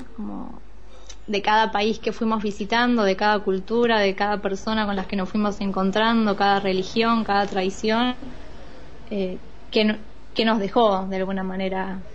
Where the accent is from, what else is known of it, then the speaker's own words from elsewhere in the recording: Argentina; venimos de Argentina, asado todos los fines de semana